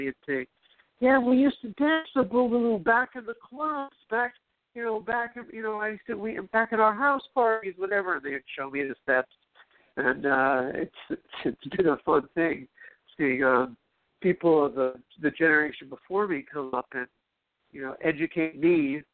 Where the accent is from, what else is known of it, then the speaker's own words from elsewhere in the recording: New York City, New York, United States; I'm from New York City, and I discovered the music a while back. Music everywhere. Of course, being a native New Yorker, you walk through the streets and that music is omnipresent.